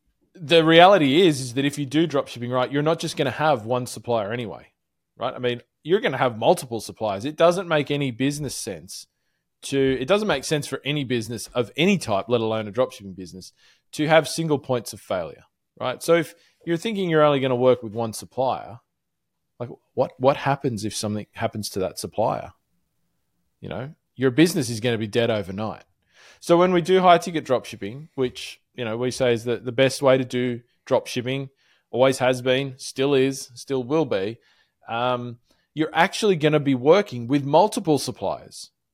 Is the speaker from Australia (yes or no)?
yes; Australia; I'm obviously an Australian, but you're in the USA.